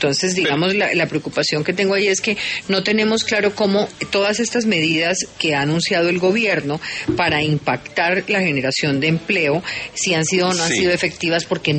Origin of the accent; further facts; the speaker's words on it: Barranquilla, Atlántico, Colombia; la barranquillera aquí soy yo